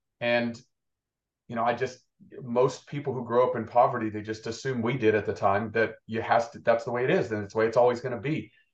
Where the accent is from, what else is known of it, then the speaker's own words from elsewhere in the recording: Tennessee, United States; I was the youngest of five and I grew up in East Tennessee, and my mom and dad, they worked really hard.